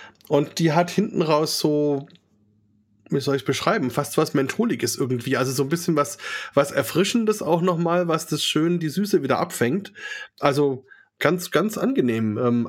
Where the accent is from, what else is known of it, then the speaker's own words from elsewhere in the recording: Bavaria, Germany; als Franke